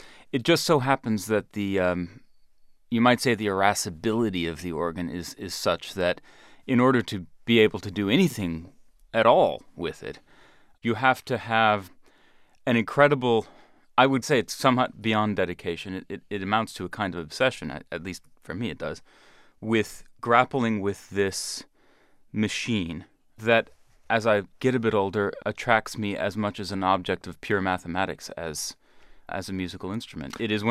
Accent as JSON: {"language": "English", "region": "Pennsylvania", "country": "United States", "tie": "born or raised there", "said": "I was homeschooled, and growing up in Pennsylvania, I was never in church."}